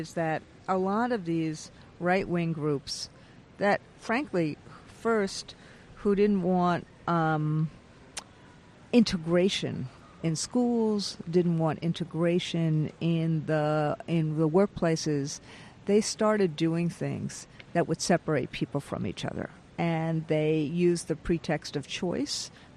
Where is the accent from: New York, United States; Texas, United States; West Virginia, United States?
New York, United States; a state like my home state of New York